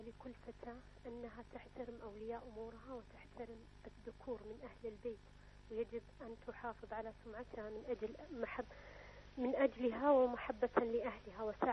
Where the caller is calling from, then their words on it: Saudi Arabia; من السعودية.